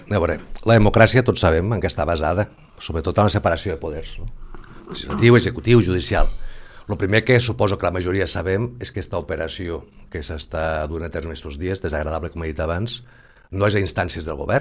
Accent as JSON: {"language": "Catalan", "region": "Catalonia", "country": "Spain", "said": "Com a català, perquè jo també sóc català"}